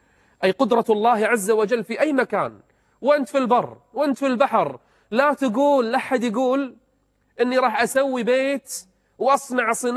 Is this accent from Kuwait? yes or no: yes; Kuwait; وزير الداخليه عندنا بالكويت